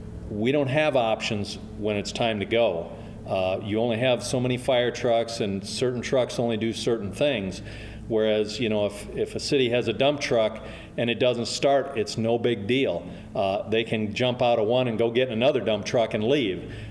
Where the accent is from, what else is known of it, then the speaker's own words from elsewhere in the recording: Raymond, Iowa, United States; also born or lived in Cedar Rapids; I'm originally from a little town of Raymond, Iowa, which is up just outside of Waterloo. But I spent almost 40 years in Cedar Rapids.